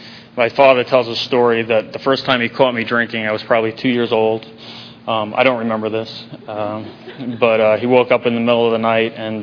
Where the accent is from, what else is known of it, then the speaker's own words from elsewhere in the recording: New York, United States; when I grew up in New York, if you can't tell from the accent, came from a good family.